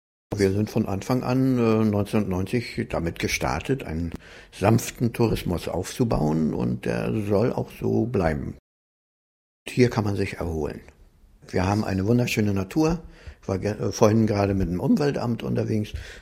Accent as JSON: {"language": "German", "town": "Lassan", "region": "Mecklenburg-Vorpommern", "country": "Germany", "tie": "born or raised there", "said": "Ich bin hier in Lassan aufgewachsen und von Kindesbeinen an hier zur Schule gegangen."}